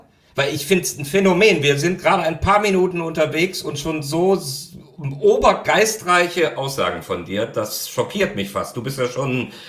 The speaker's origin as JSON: {"language": "German", "town": "Cologne", "region": "North Rhine-Westphalia", "country": "Germany", "said": "Da habe ich als Kölner immer geguckt"}